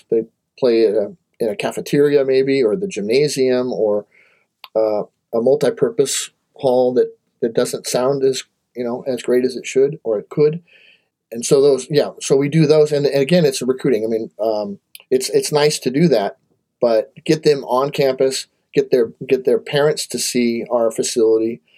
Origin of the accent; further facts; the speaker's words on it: Covina, California, United States; also born or lived in Bay Area; Yes, I grew up in Covina, which is about 30 miles east of LA. And I went to, we lived there. We moved there in 1975. We came down from the Bay Area.